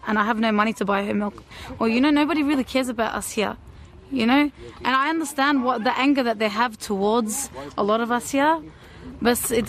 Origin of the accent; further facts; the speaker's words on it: Australia; I want to go back to my country. Obviously, I think everybody's asking for that because, I'm an Australian citizen